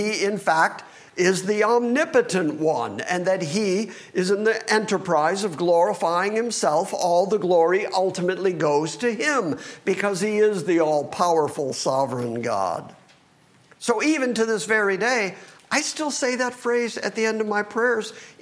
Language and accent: English; Livonia, Michigan, United States; we went and visited the church that I grew up in Livonia, Michigan